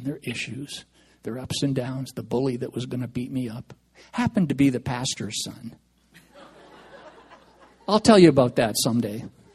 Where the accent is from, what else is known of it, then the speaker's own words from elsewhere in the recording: Saskatoon, Saskatchewan, Canada; I'm from Saskatoon, Saskatchewan.